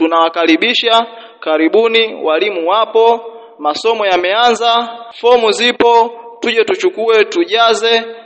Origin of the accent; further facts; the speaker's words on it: Dodoma, Tanzania; Mimi nimetokea Dodoma, Dodoma mjini, ni mzaliwa wa Dodoma mjini, nimekulia Dodoma mjini.